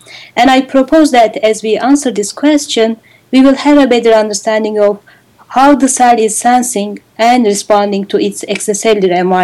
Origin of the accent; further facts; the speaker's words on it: Ankara, Turkey; English is a second language; also born or lived in United States; I was from Ankara, from the capital of Turkey